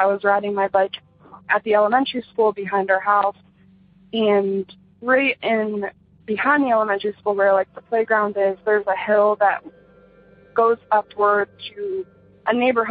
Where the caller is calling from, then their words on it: Michigan, United States; I'm calling from Michigan.